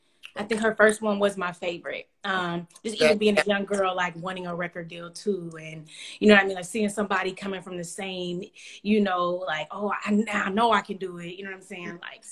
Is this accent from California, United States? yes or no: yes; California, United States; Well, okay, so listen, I'm from the Bay Area, right?